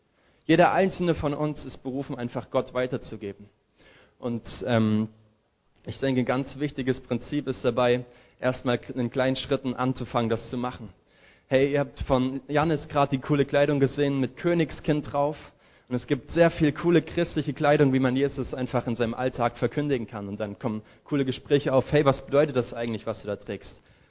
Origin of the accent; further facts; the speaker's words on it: Chemnitz, Saxony, Germany; ich komme aus Chemnitz in Sachsen und habe da Zimmermann gelernt